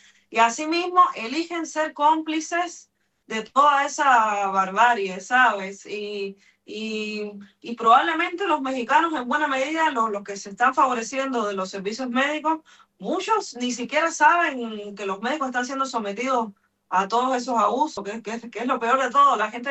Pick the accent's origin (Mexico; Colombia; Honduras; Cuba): Cuba; que nos dicen a nosotros que sí somos cubanos